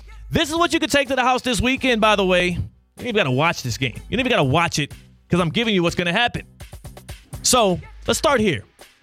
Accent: Houston, Texas, United States; That's my hometown. I hate to short the city. I love the city, baby. Houston got my heart.

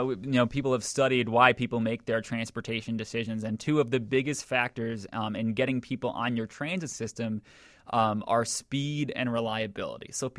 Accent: New York, United States; Yeah, you know, a lot of people like to make the comparison to New York, and I'm from New York, so I'm familiar with that system as well.

